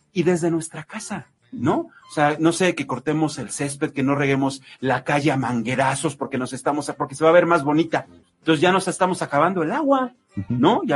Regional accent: Mexico; que abramos los ojos como mexicanos

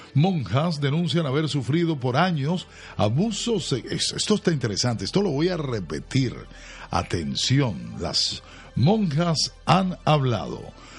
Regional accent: Venezuela; no piensen que hago esto porque soy venezolano nada más.

